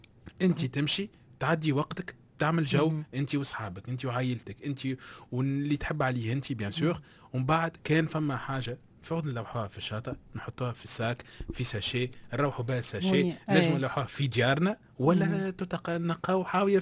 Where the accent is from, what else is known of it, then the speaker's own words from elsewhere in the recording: Tunisia; عندنا في تونس